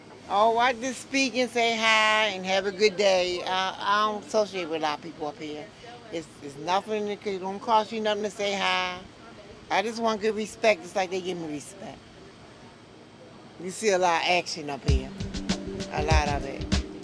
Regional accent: Nigeria; moved away as an adult; now in United States; I'm from Nigeria.

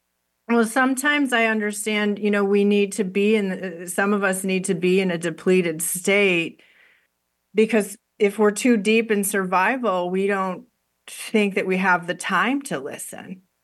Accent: Chicago, Illinois, United States; a friend invited me out to lunch who I hadn't seen in years from Chicago, which is my hometown

